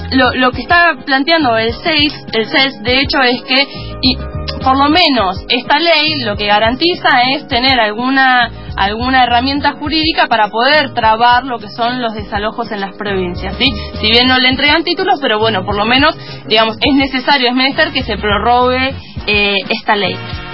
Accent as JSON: {"language": "Spanish", "region": "Neuquén", "country": "Argentina", "tie": "born there", "said": "La familia Zapag, la conocemos quienes nacimos en Neuquén."}